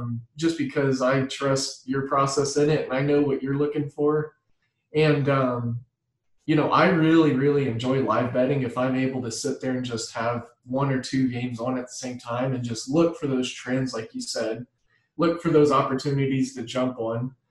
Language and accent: English; Midwest, United States; I'm from the Midwest. We don't do it that great.